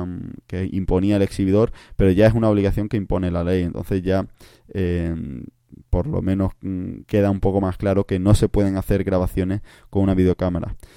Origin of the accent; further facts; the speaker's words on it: Cádiz, Andalusia, Spain; yo soy de Cádiz